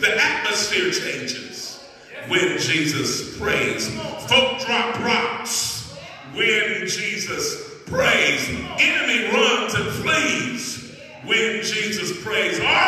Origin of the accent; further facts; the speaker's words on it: Indianapolis, Indiana, United States; I was a little boy growing up in Indianapolis, and we used to sing this song.